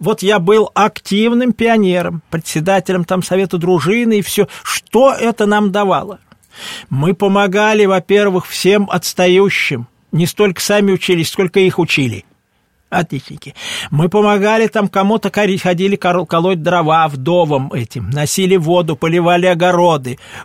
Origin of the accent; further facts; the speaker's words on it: Kalach-na-Donu, Volgograd Oblast, Russia; also born or lived in Igarka; Я всю жизнь прожил в Калаче. Уже маленьким меня привезли туда, разрешили туда выехать. И все, прожили мы там.